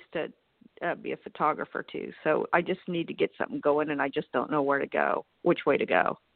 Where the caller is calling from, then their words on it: Tulsa, Oklahoma, United States; I'm calling from Tulsa, Oklahoma.